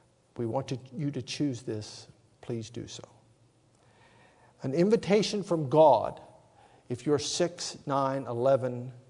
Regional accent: Ohio River Valley, United States; 39 years ago, growing up in the Ohio River Valley, just south of Pittsburgh, West Virginia, our family began to read and study the Bible in a different way.

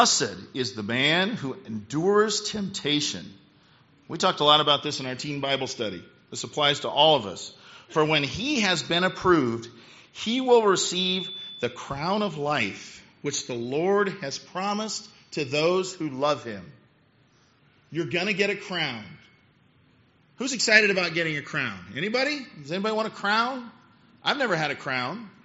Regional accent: Illinois, United States; And I was a rookie from Illinois, came from a town of 900 people

